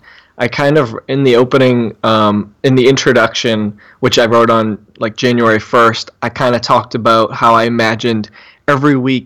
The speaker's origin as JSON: {"language": "English", "region": "New England", "country": "United States", "tie": "born or raised there", "said": "I'm from New England, I've grown up here, and we have a really annoying regional habit of just constantly talking about the weather"}